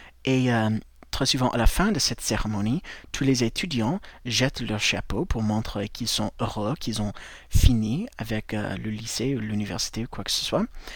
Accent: United States; French is a second language; je suis américain, et j'ai fait ce podcast pour vous aider à progresser en anglais

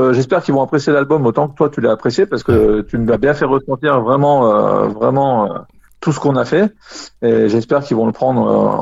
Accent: Auvergne-Rhône-Alpes, France; On a dans le sud, on en a par chez nous, dans le Rhône-Alpes.

